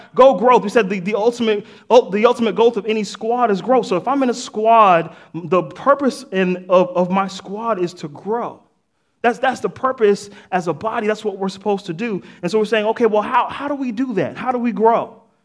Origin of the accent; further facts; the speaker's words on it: Boston, Massachusetts, United States; There's some people at Murrah High School that y'all know that I'm from Boston.